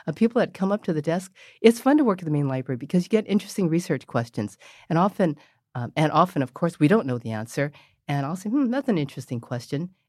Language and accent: English; San Francisco, California, United States; I grew up in North Beach, actually, on Green and Kearney.